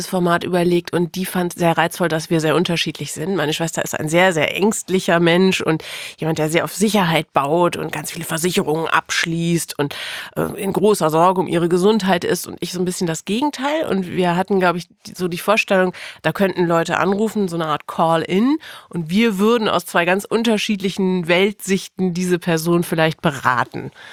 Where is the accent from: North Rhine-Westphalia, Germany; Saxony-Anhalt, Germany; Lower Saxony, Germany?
Lower Saxony, Germany; Osnabrück; Ich bin doch aus Osnabrück, Inner City.